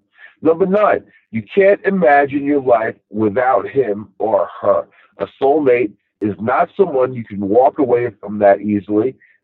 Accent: Rockville Centre, New York, United States; And he's like, you know, you're from Long Island. I like pegs it right away. Because he was from the city. And then I was like, yep. He asked me where I was from. I said, Rockville Center.

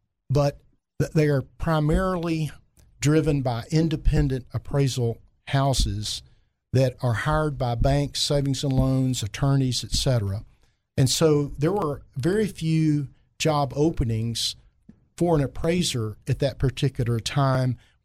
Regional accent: Heber Springs, Arkansas, United States; One, as you mentioned, I'm from Heber Springs. My parents are still there.

